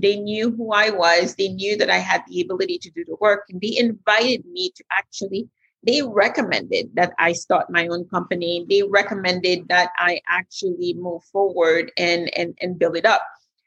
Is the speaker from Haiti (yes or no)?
yes; Haiti; English is a second language; moved away as an adult; I had all the intentions in the world of going back to Haiti. I didn't speak English when I came in.